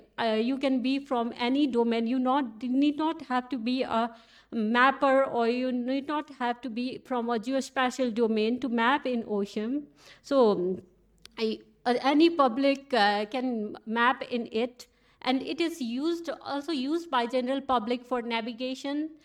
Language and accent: English; Nepal; from Nepal.